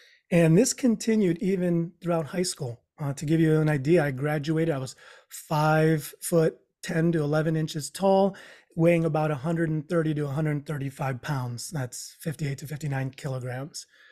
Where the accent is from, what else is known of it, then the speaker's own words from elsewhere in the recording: Philippines; first language Tagalog; English is a second language; my mom would tell me in our native tongue, which is Tagalog, I'm Filipino.